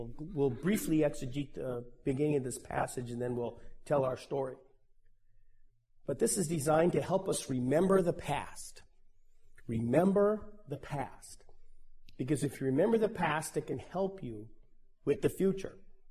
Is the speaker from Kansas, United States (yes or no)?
no; Denver, Colorado, United States; years ago when I grew up in Denver, I'm a crazy person